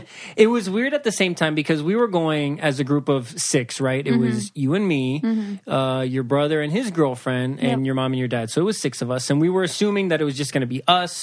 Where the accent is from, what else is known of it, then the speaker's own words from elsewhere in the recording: Wisconsin, United States; Maybe a Midwestern thing. I'm from Wisconsin.